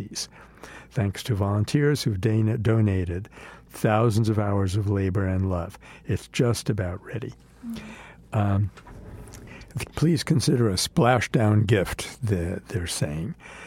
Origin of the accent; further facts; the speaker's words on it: New York City, New York, United States; So in my hometown of New York City, in a vote that took place Monday night after 16 months of student pressure